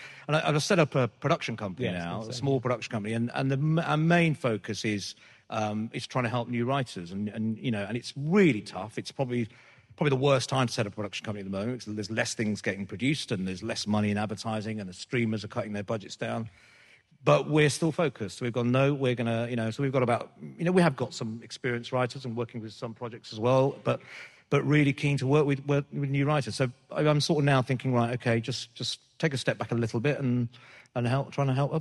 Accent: Birmingham, West Midlands, United Kingdom; I think it's that thing of sort of, you know, being being British Asian or being a Brummie, sort of, you know, you feel like you're away from, you're not part of anything, you're not part of London

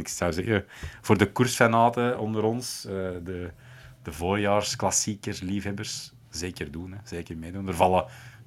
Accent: Schoten, Antwerp, Belgium; want ik ben oorspronkelijk uit Schoten.

